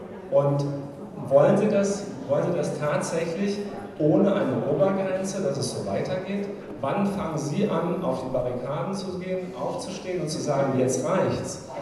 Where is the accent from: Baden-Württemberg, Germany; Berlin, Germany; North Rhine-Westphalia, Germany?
Baden-Württemberg, Germany; Freiburg; Ich bin in Freiburg zur Welt gekommen, genauso wie meine Kinder. Ich bin hier in Landwasser in den Kindergarten gegangen.